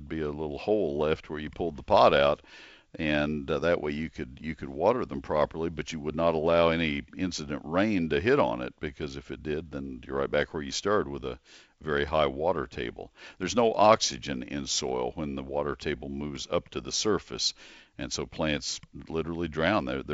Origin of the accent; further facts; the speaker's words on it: College Station, Texas, United States; I grew up in College Station, and I had a nursery in high school.